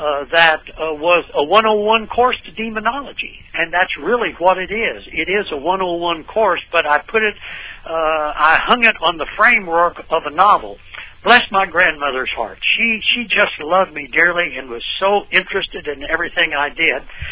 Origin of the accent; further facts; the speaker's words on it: Missouri, United States; I grew up in Ozarks of southwestern Missouri, was much more evangelical.